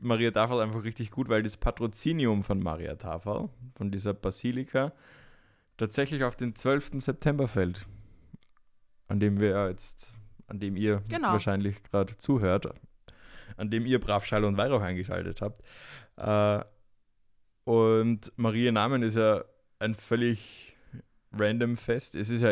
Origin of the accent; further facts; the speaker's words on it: Austria; Wallfahrtsorte in Österreich, der ca. 20 Kilometer von meinem Heimatort entfernt ist.